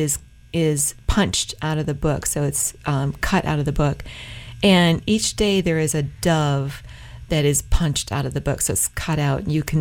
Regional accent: Portland, Oregon, United States; People, when I travel and I say I'm from Portland, they really feel like Portland is sort of a nexus

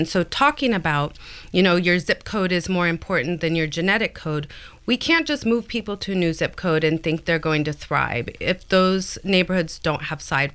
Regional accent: Newport, Oregon, United States; I'm from the coast. I'm from Newport, Oregon.

